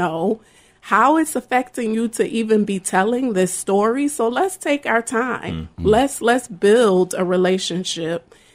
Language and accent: English; Rochester, New York, United States; So it's important that I'm born and raised in Rochester.